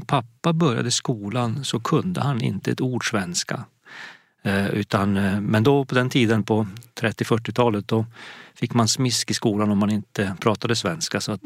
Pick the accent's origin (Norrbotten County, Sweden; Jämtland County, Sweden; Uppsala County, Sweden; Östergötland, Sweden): Norrbotten County, Sweden; Gällivare; born there; Precis, det har säkert att göra med att jag är född i Gällivare. Mina föräldrar är tornedalingar uppifrån Pajala kommun i små byar där.